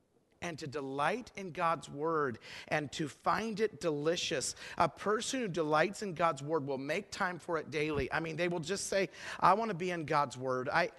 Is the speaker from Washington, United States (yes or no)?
no; Idaho, United States; I grew up in Idaho. We don't have football teams out there.